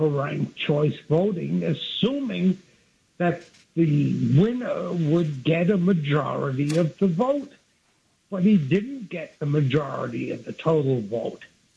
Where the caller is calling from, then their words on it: Brooklyn, New York, United States; from Brooklyn.